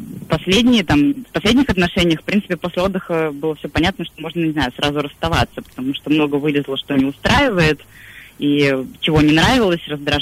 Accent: Moscow, Russia; я из Москвы.

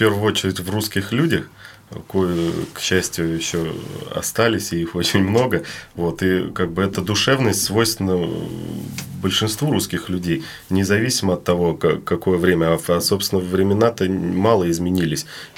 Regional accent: Nizhny Novgorod, Nizhny Novgorod Oblast, Russia; а тем более я вырос на Волге, как бы, то есть здесь, в Нижнем Новгороде.

